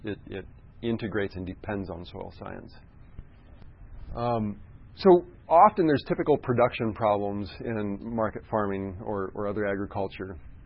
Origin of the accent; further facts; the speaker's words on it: Iowa, United States; I grew up in Iowa, like I said, and when I was young, it was before the days of some tillage reform